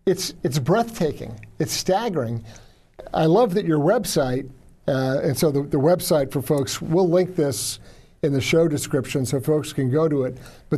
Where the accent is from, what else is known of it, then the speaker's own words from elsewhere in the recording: New York, United States; I'm originally a New Yorker